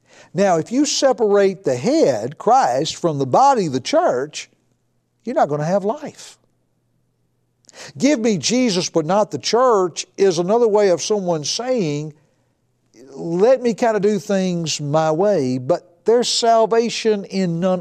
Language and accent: English; Tennessee, United States; When I was a boy, growing up in Middle Tennessee, I was near a river, creeks, and it wasn't uncommon to see a snake pay a visit.